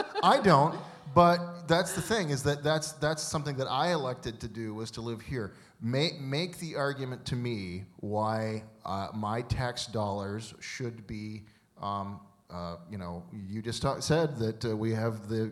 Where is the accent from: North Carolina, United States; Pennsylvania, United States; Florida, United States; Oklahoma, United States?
Florida, United States; Tampa; now in Minneapolis, United States; I grew up in Tampa, Florida. It's a very economically healthy area. Tampa, Central Florida, Orlando is.